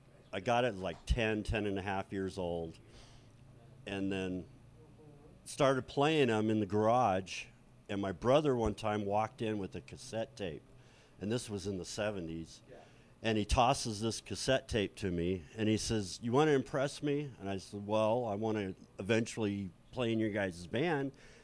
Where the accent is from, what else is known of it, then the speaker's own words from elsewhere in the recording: Whittier, California, United States; Grew up in California, Whittier, California.